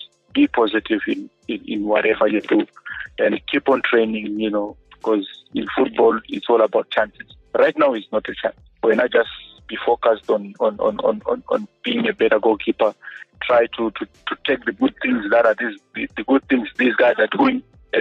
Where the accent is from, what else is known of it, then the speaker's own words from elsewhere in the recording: Gweru, Midlands, Zimbabwe; I grew up in Ngweru, and that's where I attended my school thing.